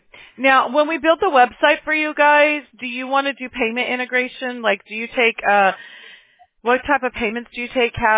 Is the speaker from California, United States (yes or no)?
no; Mobile, Alabama, United States; born there; So I was born in Mobile, Alabama.